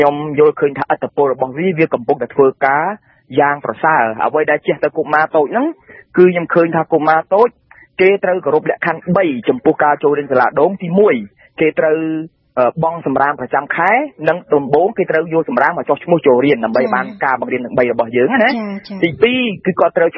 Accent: Battambang, Cambodia; born there; ខ្ញុំពិតជាកើតនៅបាត់ដំបងក៏ប៉ុន្តែប្រទេសកម្ពុជាទាំងមូលវាជាស្រុកកំណើតរបស់ខ្ញុំ

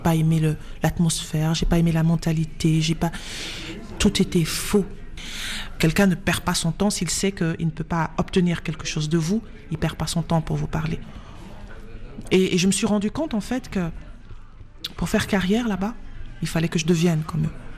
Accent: Burkina Faso; vous venez d'où ? Je dis, ah, du Burkina Faso.

